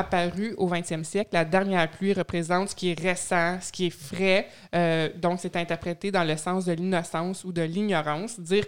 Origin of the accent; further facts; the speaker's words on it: Quebec, Canada; accent: Quebec; Mais oui, je vais user de mon accent québécois.